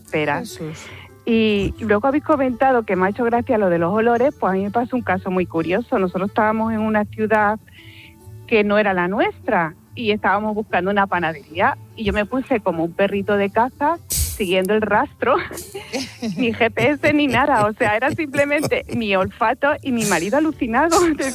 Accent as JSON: {"language": "Spanish", "town": "Plasencia", "region": "Extremadura", "country": "Spain", "said": "Soy de Plasencia, de donde es una compañera vuestra"}